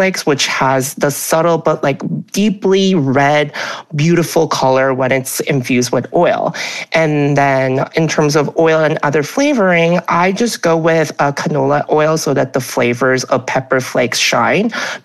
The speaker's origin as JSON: {"language": "English", "region": "Alabama", "country": "United States", "tie": "born or raised there", "lives_now": "New York City, United States", "said": "So I first really came to the world of chili crisp when I moved to New York City. So I grew up in Alabama, which is the state that I wasn't really exposed to a lot of like ethnic grocery stores"}